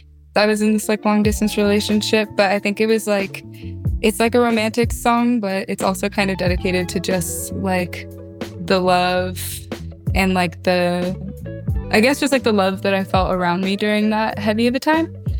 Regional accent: California, United States; I grew up in the Bay Area. I grew up going to Stern Grove.

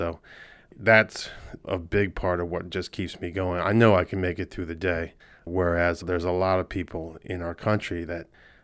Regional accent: New York, United States; Being a New Yorker, I'm totally alien to complete strangers stopping you on the street and asking if you are okay.

